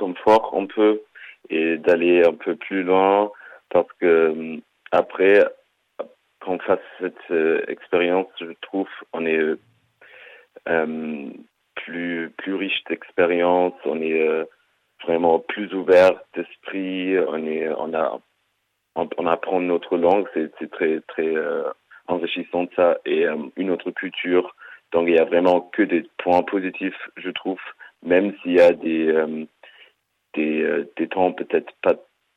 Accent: Dresden, Saxony, Germany; French is a second language; moved away as an adult; now in France; j'ai 20 ans. Je viens de Dresde, en Allemagne

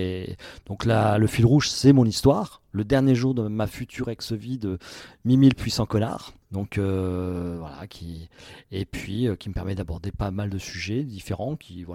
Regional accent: Lyon, Auvergne-Rhône-Alpes, France; Je suis lyonnais, voilà. Ouais. Je suis lyonnais.

